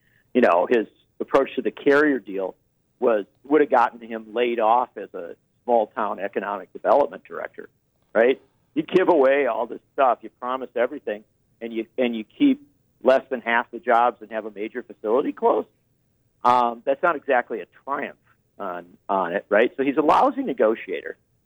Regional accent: Midwest, United States; And I'm a Midwesterner.

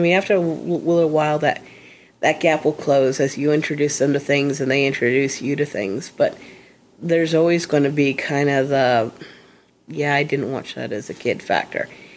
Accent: San Francisco, California, United States; also born or lived in Europe; I'm from the San Francisco area and thus a snob.

